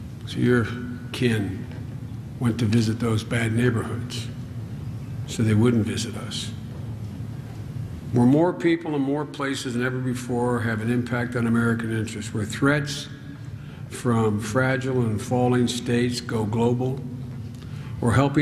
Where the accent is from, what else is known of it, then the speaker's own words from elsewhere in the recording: Ireland; They think I do it because I'm Irish.